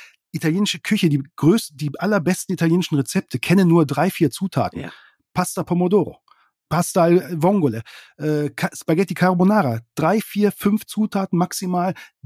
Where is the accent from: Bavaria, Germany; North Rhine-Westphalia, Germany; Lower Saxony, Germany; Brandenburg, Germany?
Lower Saxony, Germany; ich komme aus Niedersachsen.